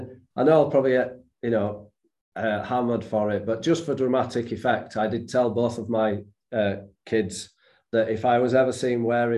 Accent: Yorkshire and the Humber, United Kingdom; as a Yorkshireman

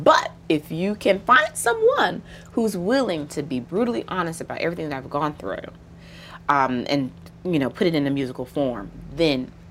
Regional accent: the South, United States; So I grew up in the South, and what's interesting about Southern black folks and black women in particular is that the strip club world

